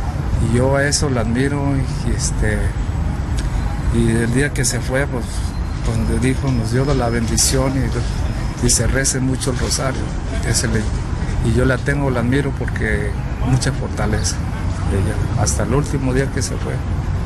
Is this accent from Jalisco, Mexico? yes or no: yes; Mascota, Jalisco, Mexico; También de mi pueblo, Mascota, Jalisco, pero bueno.